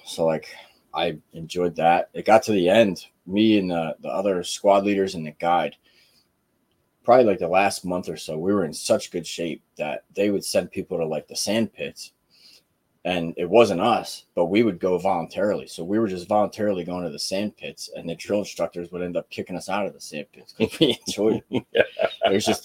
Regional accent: Hatfield, Pennsylvania, United States; From Hatfield here, went to North Penn, graduated 03.

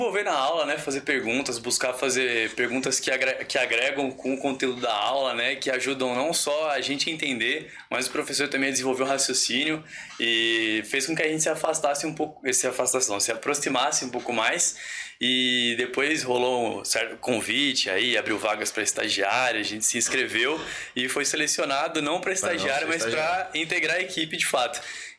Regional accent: Santos, São Paulo, Brazil; sou nutricionista, sou de Santos, São Paulo

